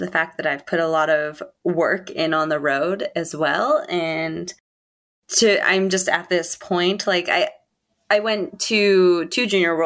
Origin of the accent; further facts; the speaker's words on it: Vancouver, British Columbia, Canada; because I'm from Vancouver, I feel really at home having both ocean and mountains